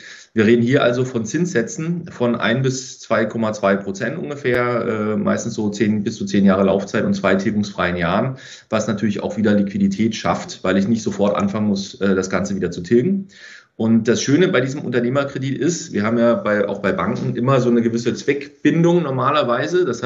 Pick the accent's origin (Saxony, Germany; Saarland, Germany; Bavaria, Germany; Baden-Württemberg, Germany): Baden-Württemberg, Germany; Freiburg im Breisgau; aus meiner Heimat, komme ursprünglich aus Freiburg im Breisgau